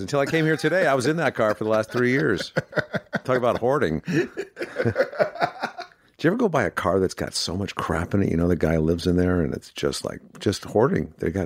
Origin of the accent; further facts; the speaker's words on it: Connecticut, United States; I grew up in Connecticut on a lake. In southern Connecticut, the lake would freeze.